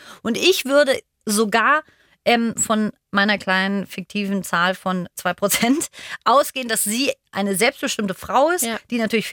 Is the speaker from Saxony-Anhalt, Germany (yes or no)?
no; Berlin, Germany; Also, ich komme ja aus Berlin.